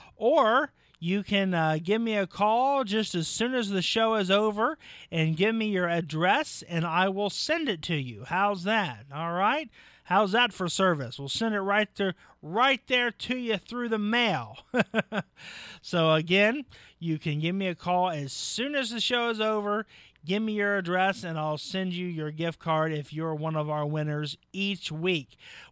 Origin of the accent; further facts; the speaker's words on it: Waldo, United States; I'm from Waldo, and you'll see me on there.